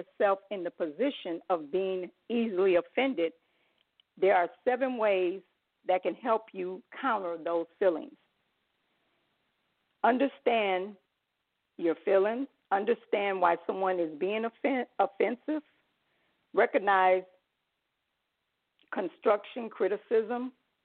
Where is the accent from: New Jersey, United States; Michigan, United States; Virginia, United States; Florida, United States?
Florida, United States; Jacksonville; I'm from Jacksonville, Florida.